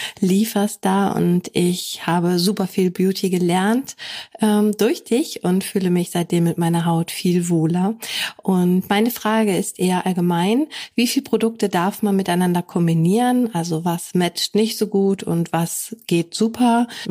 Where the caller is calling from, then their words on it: Hildesheim, Lower Saxony, Germany; ich komme aus Hildesheim und folge dir seit dem ersten Lockdown.